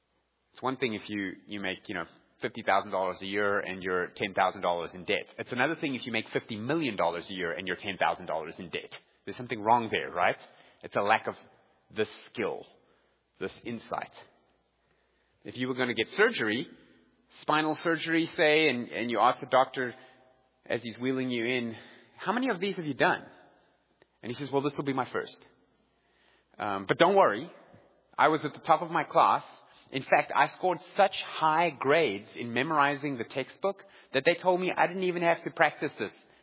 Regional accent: South Africa; and somebody heard I was from South Africa, and they thought, oh, this is cool.

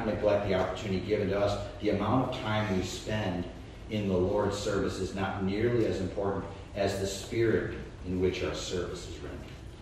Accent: Chicago, Illinois, United States; born or raised there

